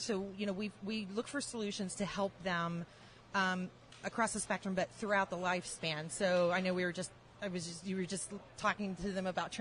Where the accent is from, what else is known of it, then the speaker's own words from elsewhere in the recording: Ohio, United States; I'm from Ohio.